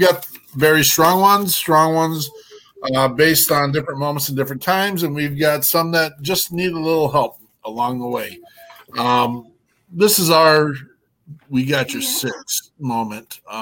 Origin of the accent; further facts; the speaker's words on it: Cody, Wyoming, United States; This comes from my hometown of Cody, Wyoming.